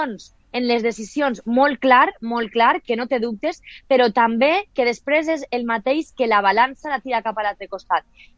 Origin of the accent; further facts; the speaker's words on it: Vila-real, Valencian Community, Spain; els que som de Villarreal